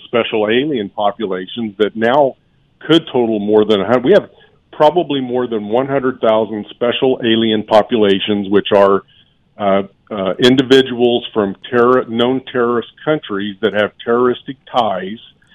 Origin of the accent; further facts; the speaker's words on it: United States; I am drawn to that, but I am an American first.